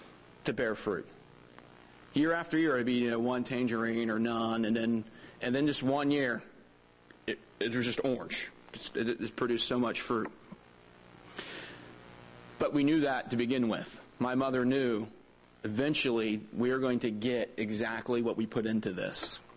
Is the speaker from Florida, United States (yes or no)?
yes; Florida, United States; When I grew up in Florida, we had a tangerine tree that was a baby when I was born 27 years ago.